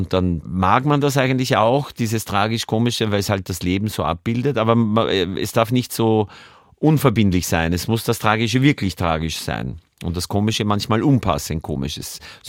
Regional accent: Austria; da dachte ich mir damals, das ist ja fast wie hier bei uns in Österreich, diese Verbindung.

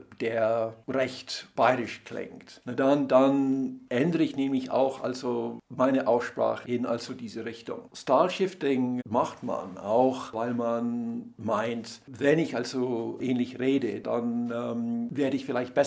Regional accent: South East England, United Kingdom; Ich bin also in Südostengland aufgewachsen.

